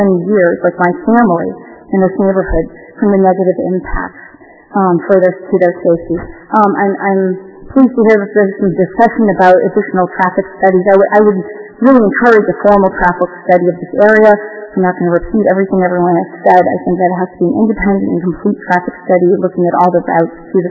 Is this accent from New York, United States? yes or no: no; Newton, Massachusetts, United States; I'm sorry, I'm from Newton.